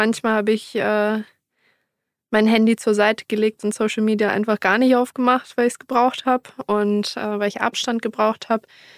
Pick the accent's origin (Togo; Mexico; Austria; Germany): Germany; Berlin; ich komme aus Berlin, das ist für mich die Heimat und das Turnier in Berlin findet in meinem Heimatverein statt